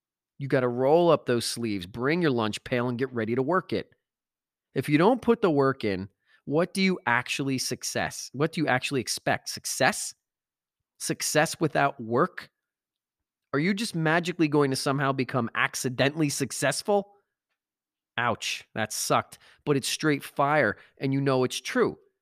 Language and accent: English; New Jersey, United States; When I was growing up in Northern New Jersey, golf was like, that was for the rich people.